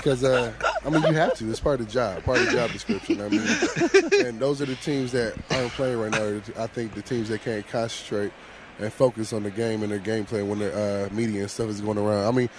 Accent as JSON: {"language": "English", "region": "Indiana", "country": "United States", "said": "I'm from Indiana."}